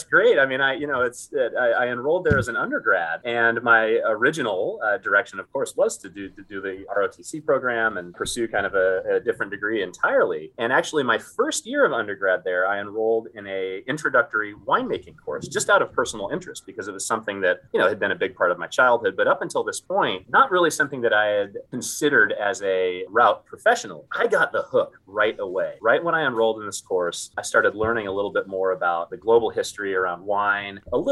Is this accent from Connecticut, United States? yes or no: no; Sonoma, California, United States; But I was born and raised in Sonoma. So I was lucky enough to be surrounded by beautiful vineyards for pretty much my entire childhood.